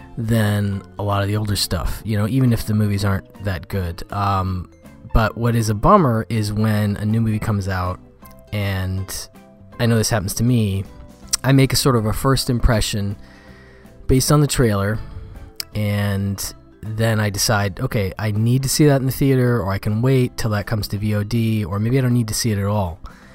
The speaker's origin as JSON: {"language": "English", "region": "Wisconsin", "country": "United States", "tie": "born or raised there", "said": "the fact that he is from my home state. He's from Wisconsin"}